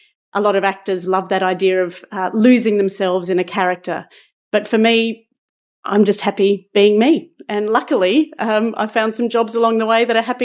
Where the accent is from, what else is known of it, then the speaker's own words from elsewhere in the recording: Brisbane, Queensland, Australia; I grew up in Brisbane